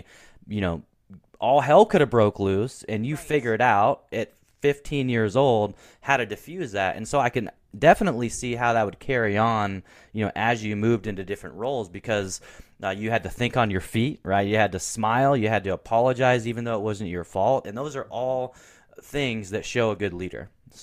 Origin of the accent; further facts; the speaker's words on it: Portland, Oregon, United States; I grew up in Portland, Oregon. My favorite team was the Portland Trailblazers.